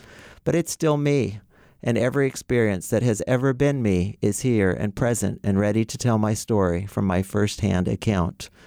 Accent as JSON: {"language": "English", "town": "Capay", "region": "California", "country": "United States", "tie": "born or raised there", "said": "Capay. It's just north of Hamilton City. And people probably don't know Hamilton City either. It's near Orland."}